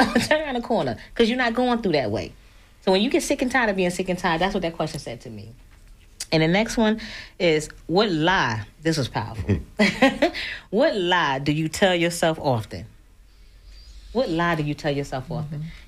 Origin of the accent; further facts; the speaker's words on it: New York, United States; Now, I'm from New York.